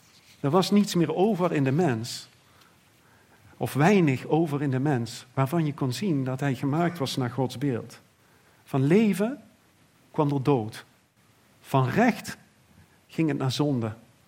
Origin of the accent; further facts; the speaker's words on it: Sint Odiliënberg, Limburg, Netherlands; Vroeger toen ik klein was, ik ben opgegroeid in Sint-Udiliënberg. En dat is maar 2 dorpen van Montfort af.